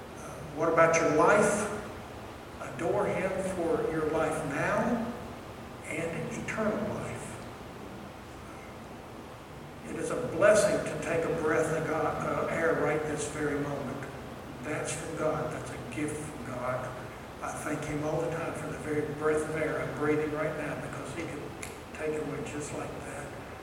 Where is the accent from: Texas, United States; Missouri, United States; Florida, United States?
Florida, United States; Miami; When I was growing up in Miami, we had what they call cat burglars.